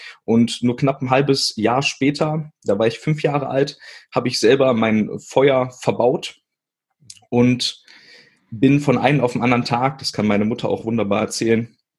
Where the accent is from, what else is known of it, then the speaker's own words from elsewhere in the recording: Witzenhausen, Hesse, Germany; born there; Also ich bin in Witzenhausen geboren. Das ist zwischen Kassel und Göttingen und eine ganz kleine Stadt.